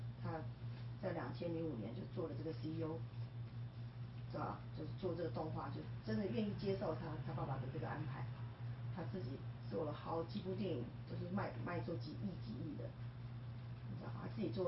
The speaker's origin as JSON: {"language": "Chinese", "country": "China", "said": "我觉得这个故事就跟我们中国人。跟很多人不一样，我们都会逼小孩或者怎么样。"}